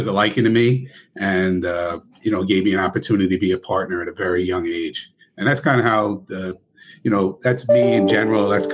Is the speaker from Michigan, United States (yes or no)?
no; New Jersey, United States; Yeah. So, look, I grew up in New Jersey, started out, went to the military, came back, and, you know, I started driving a truck at Pier 79 in Manhattan.